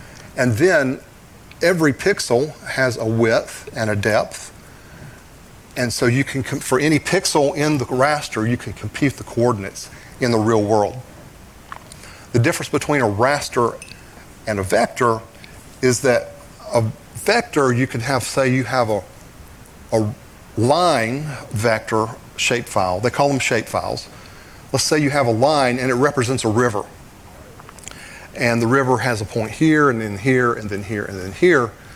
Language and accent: English; the South, United States; sorry for the way I say pause, but I'm from the South.